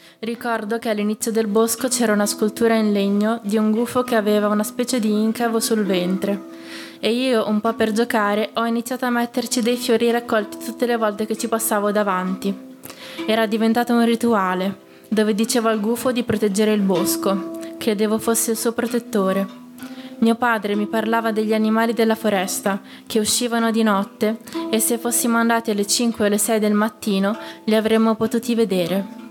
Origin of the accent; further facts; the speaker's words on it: Pedrinate, Ticino, Switzerland; Fortunatamente ho passato l'infanzia a Pedrinate, il paesello sopra il Pens di Chiasso, circondato dal bosco.